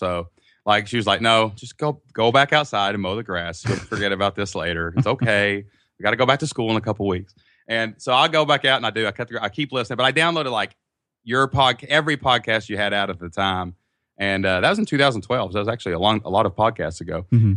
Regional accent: Kentucky, United States; And, we're from Kentucky, just a small town, and we're just like normal people.

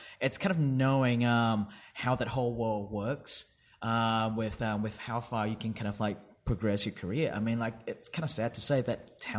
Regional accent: Perth, Western Australia, Australia; I did. I grew up in Perth, yes.

